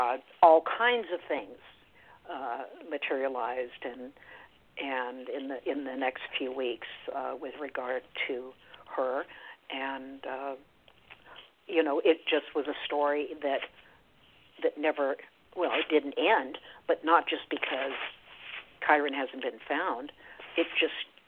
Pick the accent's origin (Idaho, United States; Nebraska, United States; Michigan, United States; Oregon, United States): Oregon, United States; I grew up in Oregon, so I'm kind of, you know, defend a little bit the fact that it's an Oregon story